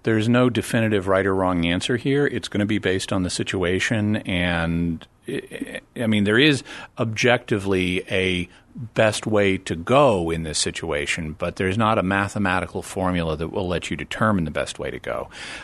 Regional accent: Arkansas, United States; also born or lived in Texas; I was born in Texas, raised in Arkansas, and I have most of my family is in Texas, so I go back and forth a lot.

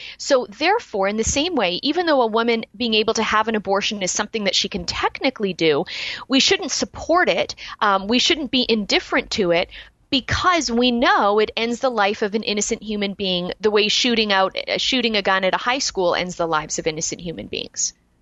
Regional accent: Canada; So, for example, I'm not an American, but I am able to drive in your country, but I'm not able to vote in your country. So by being a Canadian.

